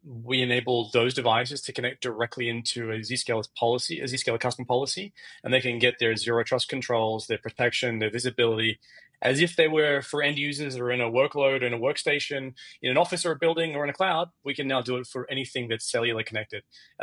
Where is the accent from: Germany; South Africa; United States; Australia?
Australia; I'm Australian